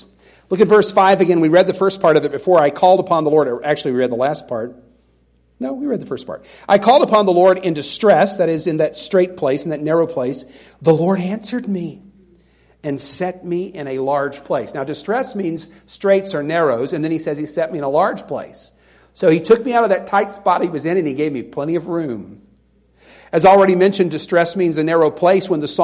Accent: Southern United States, United States; Look, I grew up in the South. I grew up in Tornado Alley.

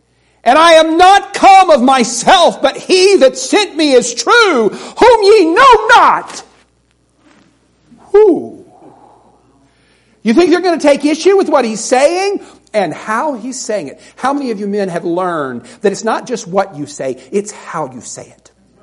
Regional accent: Alabama, United States; I grew up in the South, you know, and we who lived in Alabama looked at people over in Mississippi

